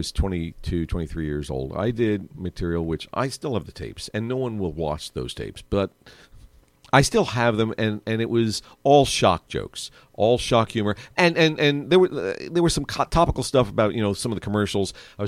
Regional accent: Long Island, New York, United States; Plus, at that time, I was still going back to my hometown on Long Island.

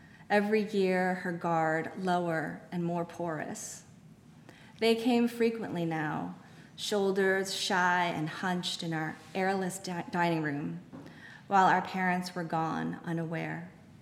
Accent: New Jersey, United States; the neighborhood that I grew up in, the development that I grew up in South Jersey, all the streets were named after poets

